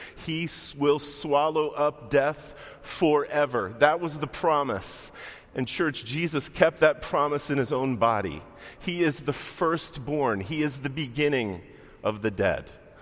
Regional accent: Baltimore, Maryland, United States; when I heard about that bridge collapse in my hometown of Baltimore

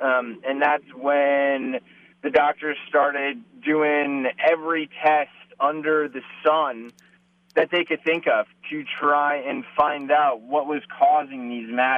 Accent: Cold Spring Harbor, New York, United States; now in San Diego, United States; Yeah, born and raised in New York. So I actually grew up right outside Manhattan on the North Shore of Long Island in a real small town called Cold Spring Harbor. It's a tiny little town.

